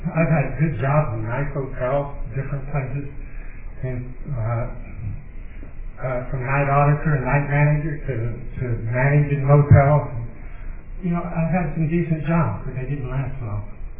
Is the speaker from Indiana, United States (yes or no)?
yes; Indiana, United States; also born or lived in Florida / Oklahoma / Alabama; I'm from Indiana. After I got out of the service, I ended up in Florida. And I ended up in Oklahoma and Alabama, and I all across the country.